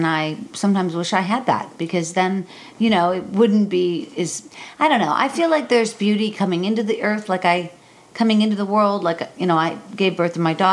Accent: Pittsburgh, Pennsylvania, United States; I'm from Pittsburgh, you know, and I know it's a very long state.

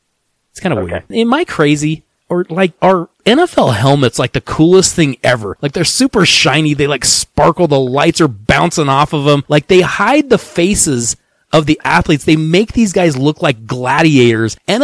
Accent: Colorado, United States; but we are from Colorado. We kind of like the cold.

